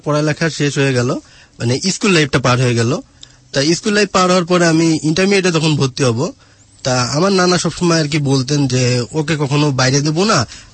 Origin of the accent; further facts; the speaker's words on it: Khulna Division, Bangladesh; আর আমাদের বাড়িটা মানে নানা বাড়ি যেখানে আমি বড় হয়েছি বা আমি যেখানে বেড়ে ওঠা, এটা নপাড়াটা হলো মিডিল পয়েন্টটা